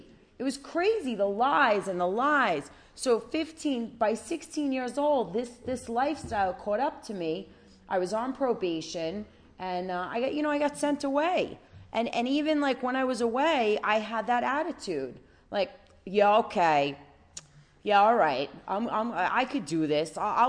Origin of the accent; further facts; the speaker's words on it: New York, United States; And my father, I grew up on Long Island, and my father's a volunteer firefighter.